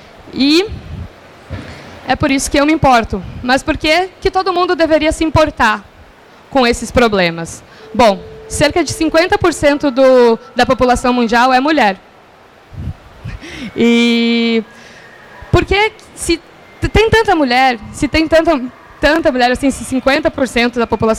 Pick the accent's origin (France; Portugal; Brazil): Brazil; Rio Grande do Sul; Eu sou gaúcha